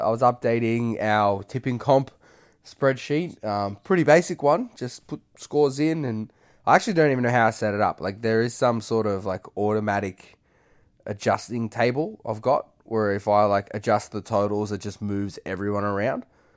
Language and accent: English; Grand Rapids, Michigan, United States; what is my hometown in Grand Rapids, Michigan. I could be staying at my grandparents' house